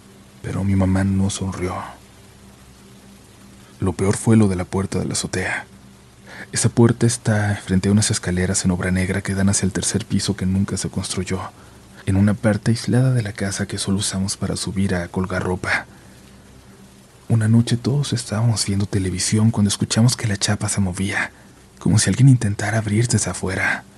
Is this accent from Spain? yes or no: no; Monterrey, Nuevo León, Mexico; also born or lived in Cadereyta; Yo nací en Cadereyta, pero crecí en Monterrey.